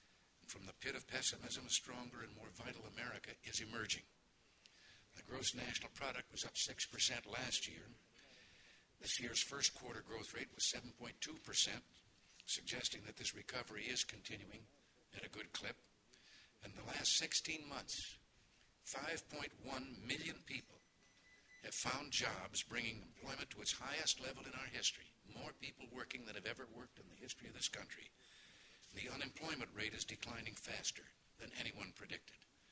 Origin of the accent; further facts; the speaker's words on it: California, United States; I think being a Californian, even though some people may doubt this, I've always appreciated our country's rich Hispanic tradition.